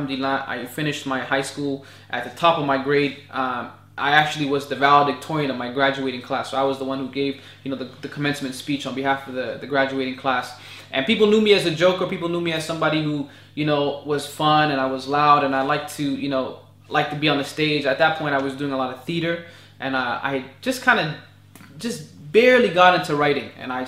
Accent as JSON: {"language": "English", "country": "Ethiopia", "said": "even though I'm Oromo from Ethiopia, to them I was just black."}